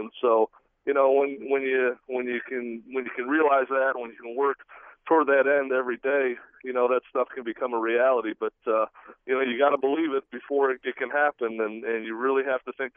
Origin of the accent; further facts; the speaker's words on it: Lansing, Michigan, United States; I grew up here in the Lansing area. I grew up a Spartan fan